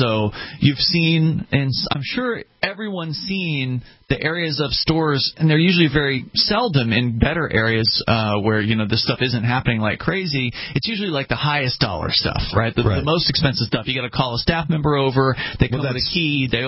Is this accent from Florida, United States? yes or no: yes; Florida, United States; When I was growing up in Florida working at Kmart